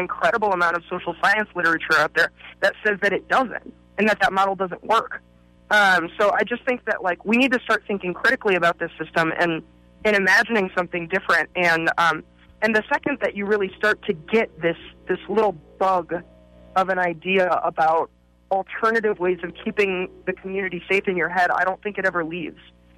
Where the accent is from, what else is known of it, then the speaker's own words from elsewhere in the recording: Minneapolis, Minnesota, United States; Like, I, you know, although I'm from Minneapolis, I actually went to college at Santa Clara University in the South Bay